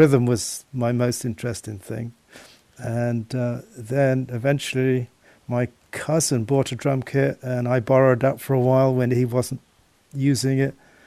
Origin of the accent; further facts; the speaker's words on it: Birmingham, West Midlands, United Kingdom; But I was lucky enough growing up in Birmingham to be friends with Bill Ward from … before they were famous.